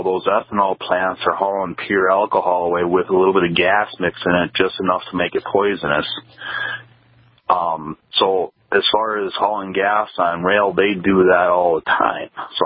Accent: South Dakota, United States; Yeah, I'm from South Dakota, and I live by a few ethanol plants in the area.

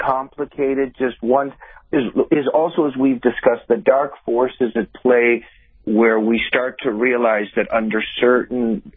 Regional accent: Russia; I'm from Russia. Am I an admirer of Putin? Absolutely not.

